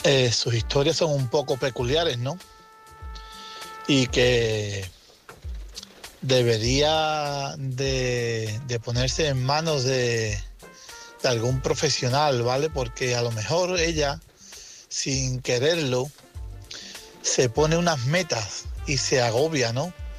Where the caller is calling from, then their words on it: Lora del Río, Andalusia, Spain; corresponsal de Lora del Río, Sevilla.